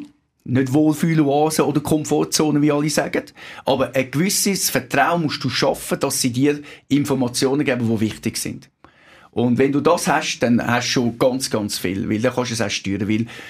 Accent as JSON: {"language": "German", "country": "Switzerland", "said": "als Schweizer Mentalität"}